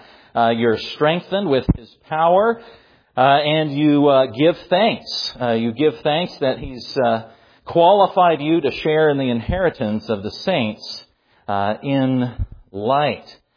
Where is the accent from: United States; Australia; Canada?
Canada; When I was growing up in Canada as a child, you can imagine that in the wintertime we would have a lot of snow. And as a youngster, I went to a Christian school up there in Canada.